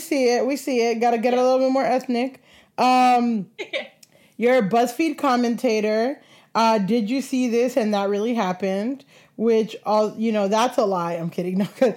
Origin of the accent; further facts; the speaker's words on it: Miami, Florida, United States; but I grew up in Miami and like, you know, my homegirl